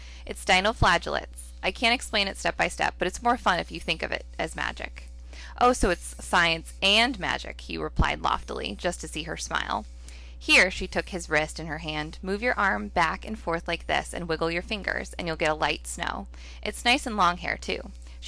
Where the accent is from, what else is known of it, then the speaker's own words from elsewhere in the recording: Arizona, United States; growing up in Arizona, there it's very hot in the summers